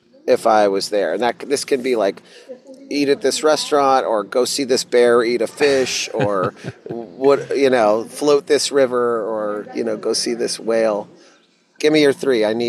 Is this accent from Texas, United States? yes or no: yes; Dallas, Texas, United States; I grew up in Dallas. I grew up in the, you know, the place where they had the most chain restaurants per capita.